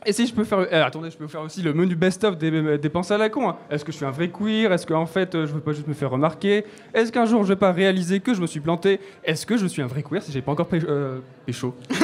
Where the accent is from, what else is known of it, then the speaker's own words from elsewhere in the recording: Hauts-de-France, France; Bah non, moi, je viens de Picardie, en fait.